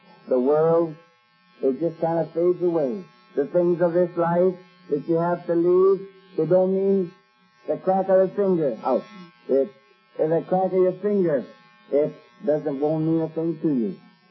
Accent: Canada; born there; also born or lived in Venezuela; I'm not a Venezuelan. I was born in Canada.

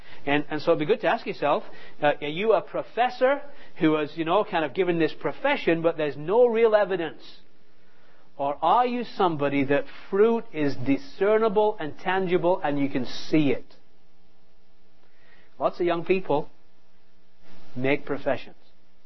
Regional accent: England, United Kingdom; moved away as an adult; now in United States; We came over from England to New Tribes in Wisconsin and we came with two suitcases each.

